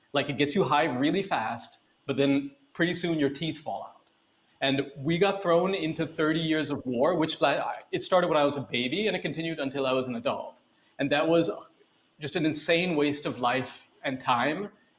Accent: United States; I grew up in America. I grew up, you know, pledging allegiance to the flag.

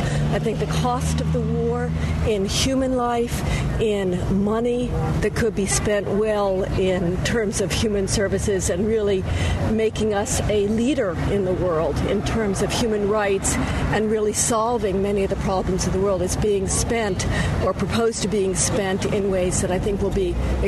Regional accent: Colorado, United States; I came from Colorado because I feel really strongly

